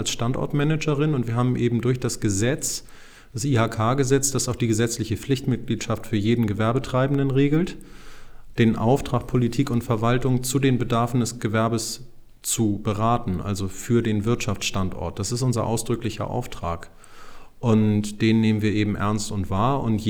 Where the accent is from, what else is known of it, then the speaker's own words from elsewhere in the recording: Hamburg, Germany; Nein, für Niendorf, wo ich herkomme.